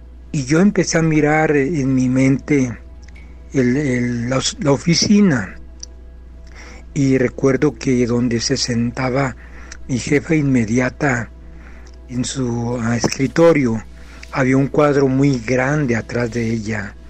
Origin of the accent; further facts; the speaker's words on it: Los Reyes La Paz, State of Mexico, Mexico; del Estado de México, Rey y La Paz.